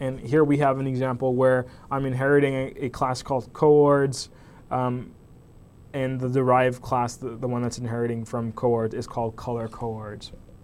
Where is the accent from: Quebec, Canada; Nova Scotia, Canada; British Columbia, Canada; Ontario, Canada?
Quebec, Canada; It must be because I'm from Quebec and that's how we do things.